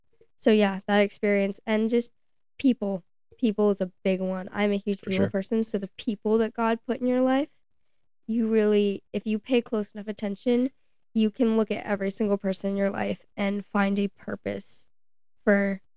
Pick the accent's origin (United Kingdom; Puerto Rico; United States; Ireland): Ireland; Yeah, I'm very Irish.